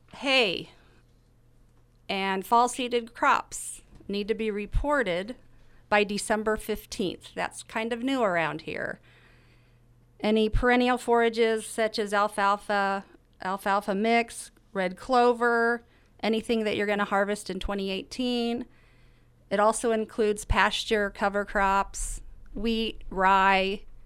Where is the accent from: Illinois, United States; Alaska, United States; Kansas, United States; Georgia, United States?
Illinois, United States; Carthage; I am from the Carthage area.